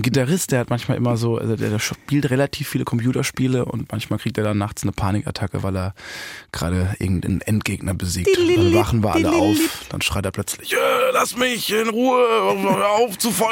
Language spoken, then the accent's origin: German; Busenbach, Baden-Württemberg, Germany; Wir haben eine ganz tolle Eishalle da in meinem Heimatdorf, Busenbach.